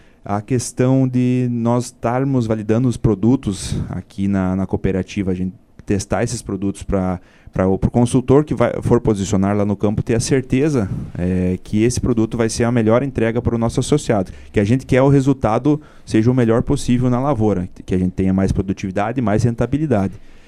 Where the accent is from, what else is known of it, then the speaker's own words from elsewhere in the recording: Itapera, Brazil; eu sou natural de Itapera, cresci aqui no município.